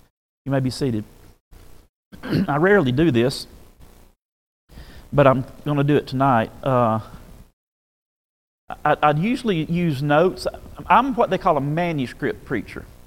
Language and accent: English; Alabama, United States; born there; I was born in North Alabama, Northwest Alabama. My family heritage is from Tuscaloosa